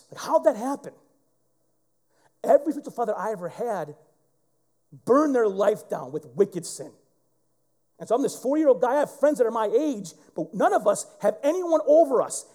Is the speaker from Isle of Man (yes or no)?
no; Flint, Michigan, United States; I came to this church in Waterford, Michigan. I was from Flint.